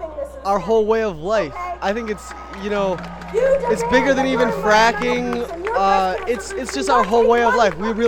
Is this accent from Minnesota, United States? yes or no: yes; Minneapolis, Minnesota, United States; now in Philadelphia, United States; I'm from Minneapolis, Minnesota, but I live in West Philly.